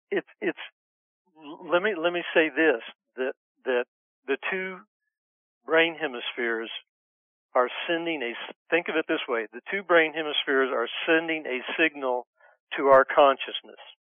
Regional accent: Oklahoma, United States; I was raised Southern Baptist in Northwest Oklahoma.

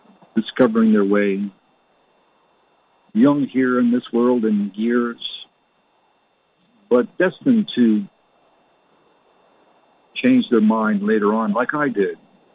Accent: Canada; born there; And I was born in Canada.

